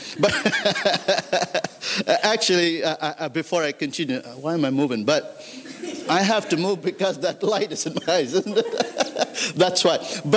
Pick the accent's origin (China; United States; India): India; And I grew up in India.